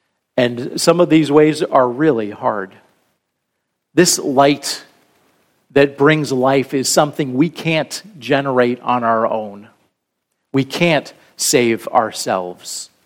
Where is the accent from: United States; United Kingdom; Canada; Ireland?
Ireland; my mom loves tea. And being Irish, we just loved getting her things to go along with tea.